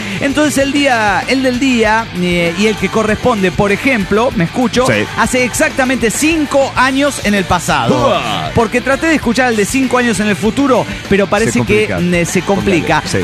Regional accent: Mexico City, Mexico; del DF Mexicano.

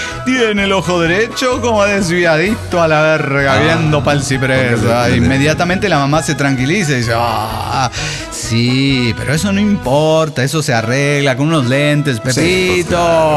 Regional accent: Madison, Wisconsin, United States; de Madison, Wisconsin.

